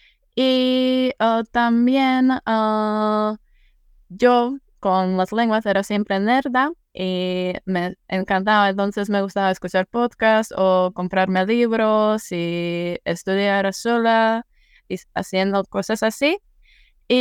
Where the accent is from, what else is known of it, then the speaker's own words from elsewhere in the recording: Czechia; Spanish is a second language; soy de la República Checa, ahora vivo en Hradec-Králové, que es una ciudad pequeña, cerca de Praga, a una hora de Praga